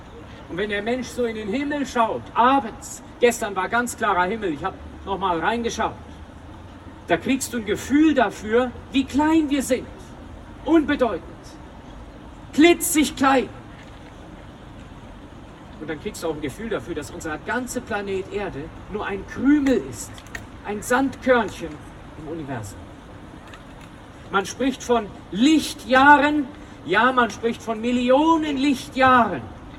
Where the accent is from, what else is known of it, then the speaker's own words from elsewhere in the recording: Overath, North Rhine-Westphalia, Germany; oft werde ich gefragt, woher kommst du? Und ich sage, aus Overath.